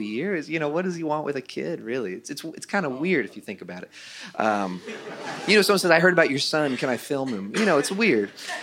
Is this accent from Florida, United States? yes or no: no; Santa Rosa, California, United States; He wanted a young person in the San Francisco Bay Area, which is where I grew up. I grew up in Santa Rosa, California.